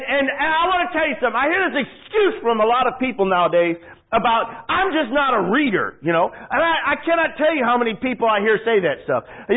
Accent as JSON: {"language": "English", "region": "Michigan", "country": "United States", "said": "I had no trouble fitting in, even though I was from Michigan, of all the places in the world to be from. You know, up there where, you know, nobody's nice and it's cold"}